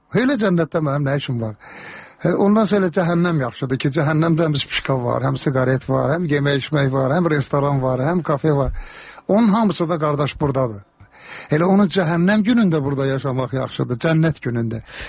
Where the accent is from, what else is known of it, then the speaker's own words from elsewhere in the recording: Karabakh, Azerbaijan; Məndə zarafatçı Qarabağlıyam